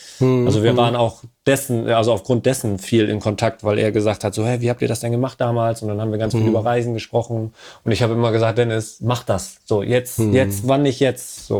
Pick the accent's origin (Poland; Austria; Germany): Germany; Bremen area; ich komme ja auch nicht aus Bremen. Zwar aus dem Umfeld, aber jetzt auch nicht aus dem Näher.